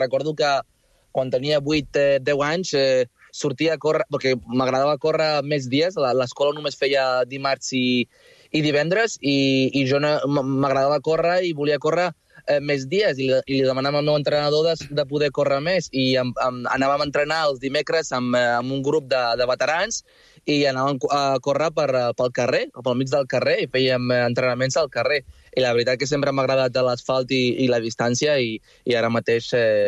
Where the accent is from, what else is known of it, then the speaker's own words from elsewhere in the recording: Palamós, Catalonia, Spain; born there; jo he nascut a Espanya, he nascut a l'Hospital de Palamós